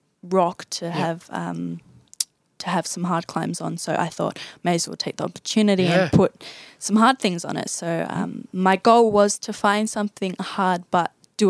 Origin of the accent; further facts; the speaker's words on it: Australia; I come from Australia, you know, everything's cleaned for you.